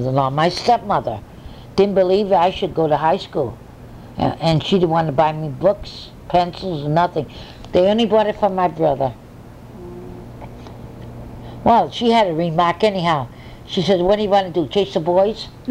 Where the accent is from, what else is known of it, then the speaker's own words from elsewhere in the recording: New York, United States; born there; now in Bridgeport, United States; We came from New York. I was born in New York, my sister.